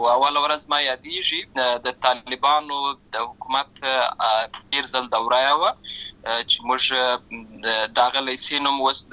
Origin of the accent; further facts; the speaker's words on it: Lashkar Gah, Helmand, Afghanistan; زه په اصل کې د اروزګان ولایت یم، اما زه په هلمند ولایت لشکرګاه کې پیدا شوی یم